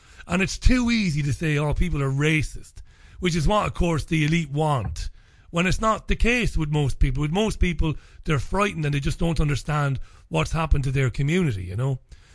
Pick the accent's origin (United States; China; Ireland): Ireland; Now, I'm an Irish guy who's travelled all over the world.